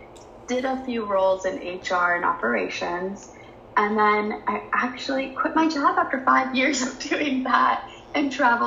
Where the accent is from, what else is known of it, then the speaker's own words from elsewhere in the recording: New Jersey, United States; So I am born and raised in New Jersey, and I have always wanted to be an entrepreneur my entire life.